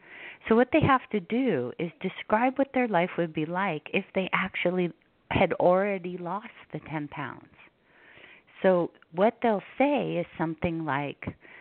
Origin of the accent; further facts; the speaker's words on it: Hawaii, United States; And I was raised in Hawaii, and I'm fair, so I have a lot of freckles.